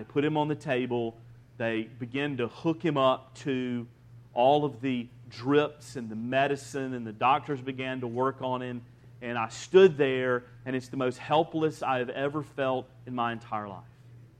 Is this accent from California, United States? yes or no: no; Alabama, United States; Now, I grew up in Alabama, and I think many of you grew up in the South, and we live in the South.